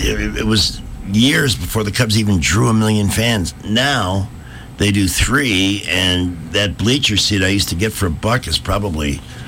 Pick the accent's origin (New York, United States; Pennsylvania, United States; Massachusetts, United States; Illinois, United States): Illinois, United States; Chicago; the White Sox had an all-A free ticket giveaway when I was growing up in Chicago.